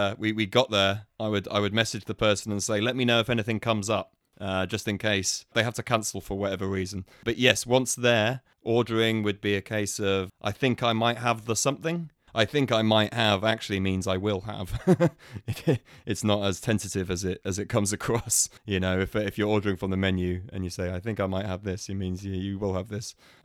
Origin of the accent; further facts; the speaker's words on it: West Midlands, United Kingdom; accent: Midlands; I think my accent is fairly standard English. I think if you're from the West Midlands, you may be able to detect certain words I say in a Midlands way.